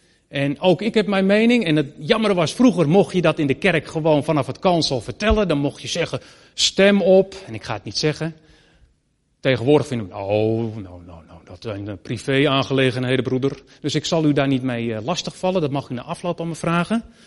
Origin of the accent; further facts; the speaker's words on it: Netherlands; Je mag best je mening hebben, hè? Ik ben Nederlander. U ook.